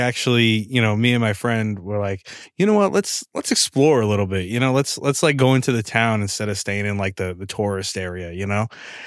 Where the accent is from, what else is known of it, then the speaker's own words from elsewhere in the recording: New York City, New York, United States; You know, like we're from New York City. Like we're not used to that.